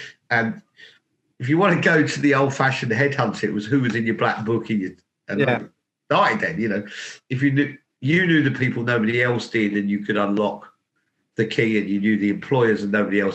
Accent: East Midlands, United Kingdom; So I'm from Northamptonshire.

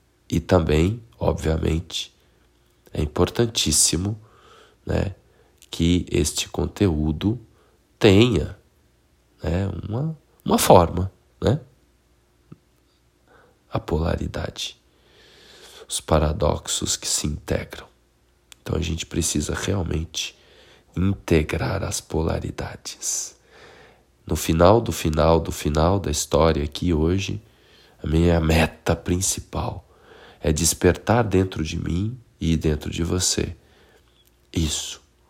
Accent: Minas Gerais, Brazil; accent: Minas Gerais; Na época com um sotaque muito mais carregado das Minas Gerais, né?

